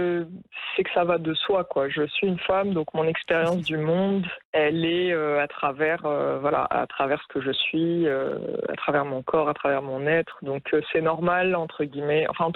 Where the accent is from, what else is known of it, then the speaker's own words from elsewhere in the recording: Morocco; vu que je suis marocaine